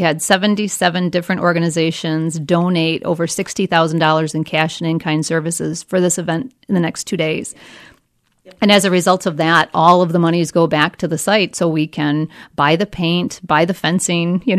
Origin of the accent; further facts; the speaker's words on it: Detroit, Michigan, United States; I hail originally from Detroit, Michigan. A Michigander.